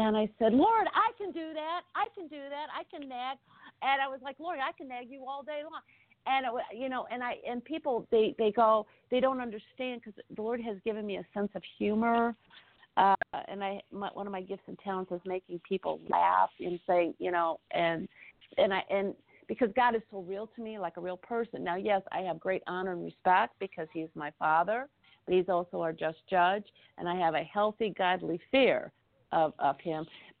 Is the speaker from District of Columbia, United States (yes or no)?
no; Indiana, United States; Right now, I am back in Indiana, and I'm originally from Indiana. I'm homegrown Indiana, me and the corn and the basketball.